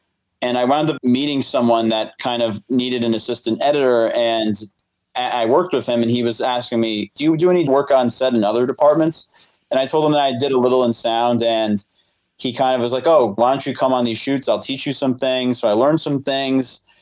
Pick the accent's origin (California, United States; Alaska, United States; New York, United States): New York, United States; Valley Stream; So most of my life I lived in Valley Stream on Long Island. It's in the Nassau County region.